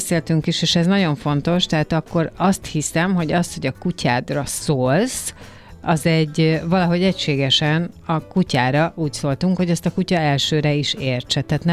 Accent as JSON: {"language": "Hungarian", "region": "Budapest", "country": "Hungary", "tie": "born or raised there", "said": "egy helyen nőttünk fel, ami egy jó kutyás hely volt, a harmadik kerület mindig, hiszen közel volt a Hajógyári szigethez"}